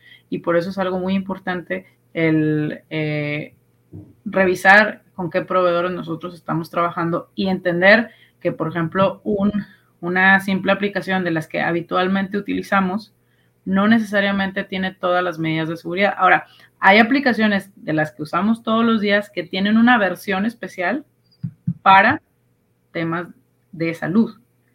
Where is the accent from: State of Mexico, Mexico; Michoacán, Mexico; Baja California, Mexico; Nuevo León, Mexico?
Nuevo León, Mexico; Monterrey; Al final somos regios y surgió en una carnita asada, literal.